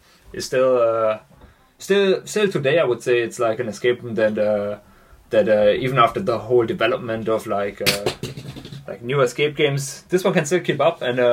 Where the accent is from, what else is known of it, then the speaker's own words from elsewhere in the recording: Germany; English is a second language; moved away as an adult; now in Netherlands; About myself, I'm from Germany, and I eventually immigrated to the Netherlands to study psychology here. I started studying psychology in Maastricht and then did my master's in Amsterdam.